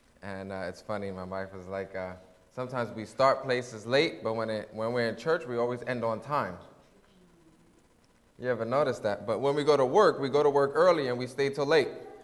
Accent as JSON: {"language": "English", "region": "New York", "country": "United States", "tie": "born or raised there", "said": "Growing up in New York, your windshield wipers, it works all the time."}